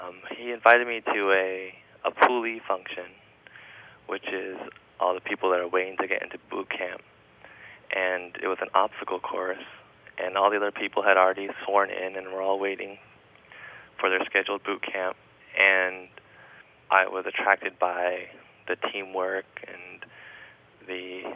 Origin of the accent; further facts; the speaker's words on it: Seattle, Washington, United States; born there; now in Los Angeles, United States; I was born in Seattle. I protested the WTO, and I protested the DNC when I moved to LA.